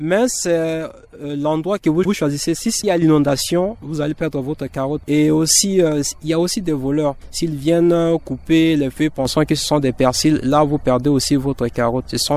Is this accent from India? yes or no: no; Central African Republic; il y a deux saisons chez nous en République centrafricaine